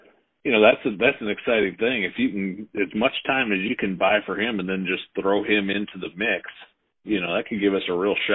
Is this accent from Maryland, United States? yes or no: no; Minnesota, United States; also born or lived in Florida; now in Dallas, United States; I grew up, I claim Minnesota as home. So that's where I consider home. But I've been here in Dallas, Texas area for going on about 10 years now. Before that, I was down in Florida for 6 years.